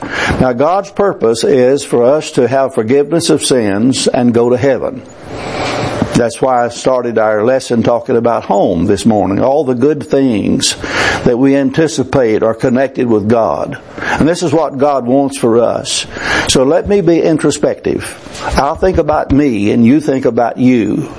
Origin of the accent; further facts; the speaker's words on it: United States; And as an American, we ask for a lot of physical things. We are rich.